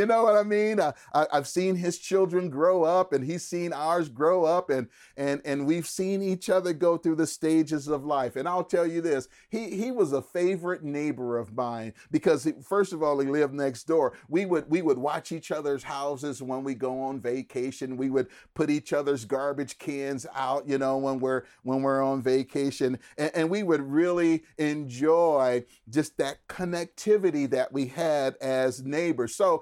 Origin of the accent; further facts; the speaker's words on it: California, United States; born there; I'm a first generation Californian here. I was born here in California, but my mom was born in New Orleans, and my grandmother and grandfather, they're from New Orleans as well.